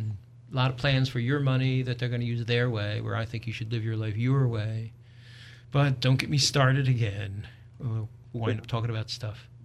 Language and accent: English; Abington, United States; my hometown of Abington, Verizon had Fios up the corner, two houses away from me.